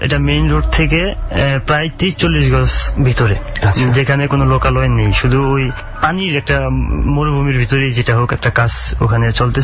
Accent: Chandpur, Chittagong Division, Bangladesh; now in Oman; আমার বাড়ি চাঁদপুরে, আমি ওমানে থাকি।

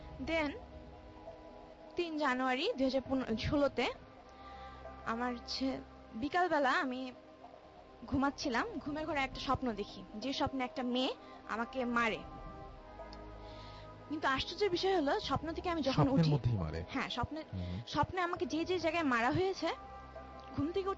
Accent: Savar, Dhaka Division, Bangladesh; আমি সাভার থেকে আসছি।

